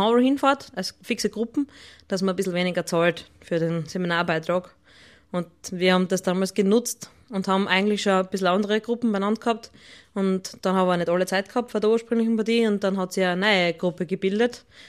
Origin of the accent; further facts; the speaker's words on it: Styria, Austria; ich bin eine gebürtige Weststeirerin und ich darf ein bisschen Klarinetten spielen.